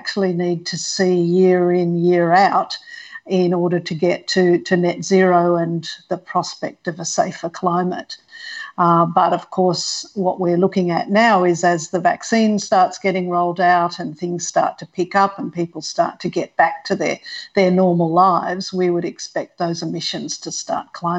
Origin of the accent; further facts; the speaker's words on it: Sydney, New South Wales, Australia; I grew up in Sydney, up in the northwestern part of Sydney, you know, in a pretty, ordinary middle-class home, ordinary middle-class suburb.